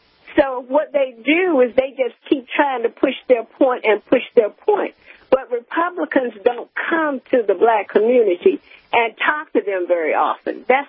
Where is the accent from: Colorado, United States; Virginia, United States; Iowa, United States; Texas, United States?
Virginia, United States; I'm a person from Virginia who held elective office, and I'm black.